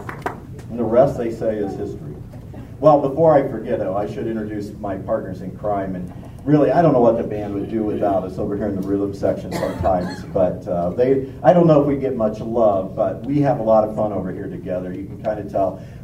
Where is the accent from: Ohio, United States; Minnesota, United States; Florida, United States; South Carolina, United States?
Ohio, United States; Maplewood; from Maplewood, Ohio. Go Maplewood! In eastern Shelby County.